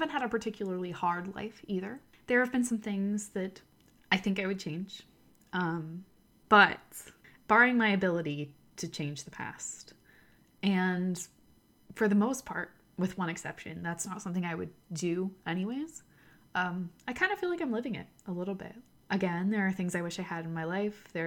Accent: United States; So I'm American.

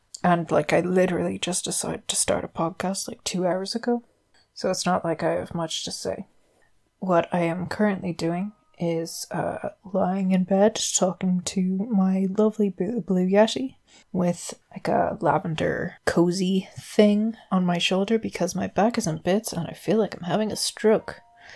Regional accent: Ireland; accent: Irish; And if you can't hear it, I'm Irish. And the accent comes and goes, as in the subtlety of it. I've been told that it's very mild

